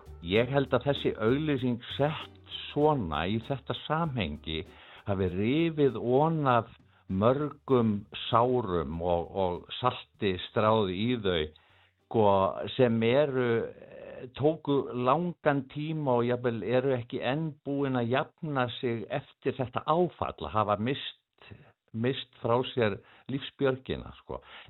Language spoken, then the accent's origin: Icelandic; Bolungarvík, Westfjords, Iceland; moved away as an adult; Ég fæddur og uppalinn í Sjávarplássi í Bolungarvík og var þar til, átti heima þar til tvítugs eða bara þannig til ég fór í leiklistina og hafði varla komið til Reykjavíkur áður sko.